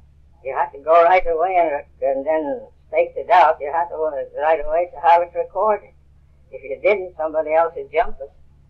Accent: Dublin, Leinster, Ireland; moved away; Well, I went out in 1910 to my hometown. That was Dublin, Ireland, you see.

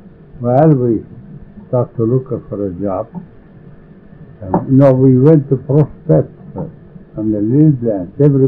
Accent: Montalero, Italy; born there; English is a second language; moved away; Italy. In the town is called Montalero.

